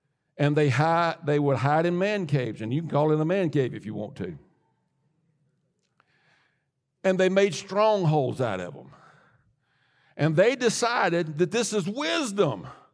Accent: Mississippi, United States; moved away as an adult; when I came from Mississippi here, the mindset that I came from Mississippi

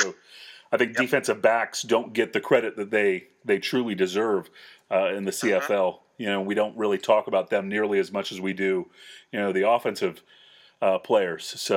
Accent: Florida, United States; also born or lived in Gainesville; now in Knoxville, United States; Well, I'm a huge Tim Tebow fan. I grew up in Florida. I was actually born in Gainesville, so.

